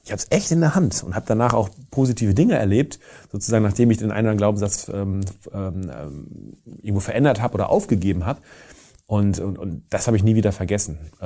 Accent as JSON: {"language": "German", "region": "North Rhine-Westphalia", "country": "Germany", "tie": "born or raised there", "lives_now": "Cologne, Germany", "said": "Ich komme aus Münsterland, ich bin auf dem Land groß geworden und bin dann irgendwann sozusagen in Köln gelandet."}